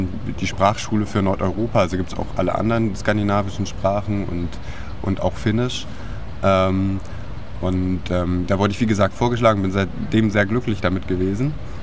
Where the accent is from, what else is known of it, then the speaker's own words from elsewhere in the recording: Germany; Ich bin ursprünglich Deutscher